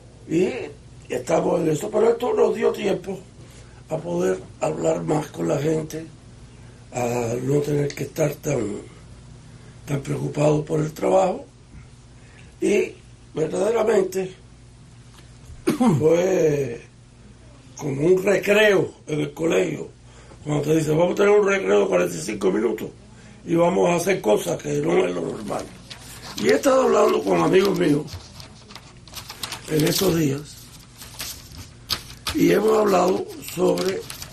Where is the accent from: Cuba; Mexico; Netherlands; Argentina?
Cuba; now in United States; Yo todavía soy cubano, yo me siento cubano, que soy ciudadano americano.